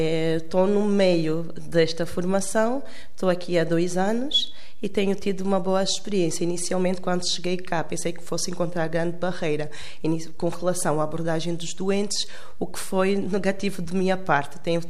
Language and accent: Portuguese; Luanda, Angola; Sou de Angola, especificamente de Luanda.